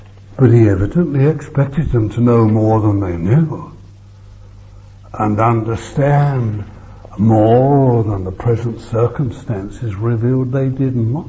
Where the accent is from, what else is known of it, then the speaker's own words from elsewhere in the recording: England, United Kingdom; I'm not living by an Englishman. I gave up being an Englishman the moment I understood what new birth was.